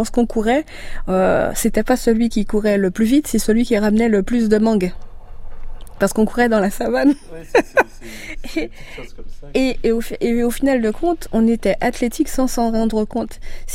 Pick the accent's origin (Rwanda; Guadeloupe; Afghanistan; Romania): Guadeloupe; ce qu'il faut savoir, c'est que chez nous, en Guadeloupe, c'est une île très sportive.